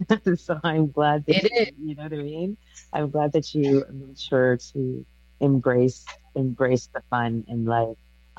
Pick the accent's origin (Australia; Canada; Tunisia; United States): Canada; Toronto, Ontario; also born or lived in Calgary; And I used to live in Calgary for quite some time. So I'm originally from Toronto.